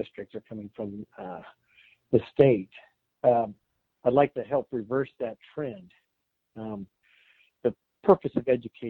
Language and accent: English; Mount Pleasant, Iowa, United States; Sure. I grew up in Mount Pleasant, Iowa.